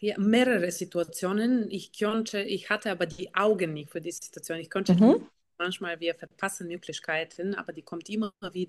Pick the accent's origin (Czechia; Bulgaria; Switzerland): Bulgaria; accent: Bulgarian; German is a second language; Ich bin proud Bulgarian. Ich komme aus Bulgarien, wunderschönes Land. Daher habe ich so einen Akzent und nicht perfekte deutsche Grammatik.